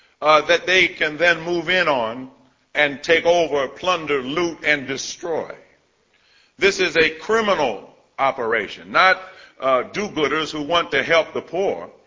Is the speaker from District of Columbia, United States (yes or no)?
yes; Washington, District of Columbia, United States; I come from Washington, D.C., where the life expectancy of a black male born in the District of Columbia is about the same as the life expectancy of, say, a man born in Sudan